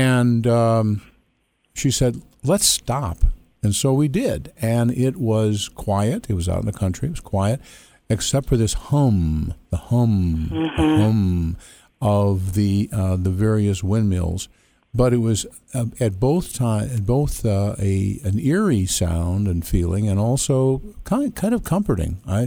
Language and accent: English; Chicago, Illinois, United States; Now, I was raised in Chicago and its suburbs